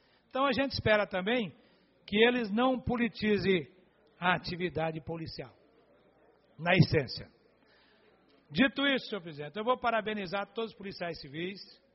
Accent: Piauí, Brazil; born there; now in Brasília, Brazil; Sou piauiense de nascimento, nordestino, portanto, mas minha cidade de adoção é aqui.

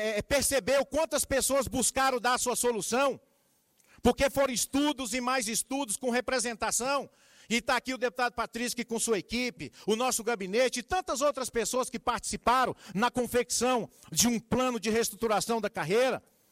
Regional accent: Planaltina, Federal District, Brazil; Eu fui nascido e criado em Planaltina

